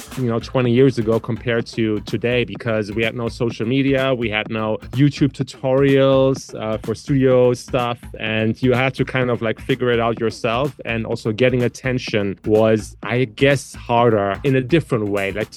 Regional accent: Germany; sending them to some local resident DJs in my hometown in Germany

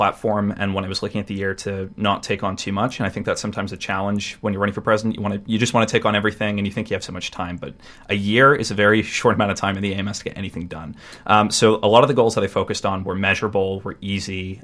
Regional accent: United States; so I'm an international student, and I'm an American. I'll probably end up heading back to the States

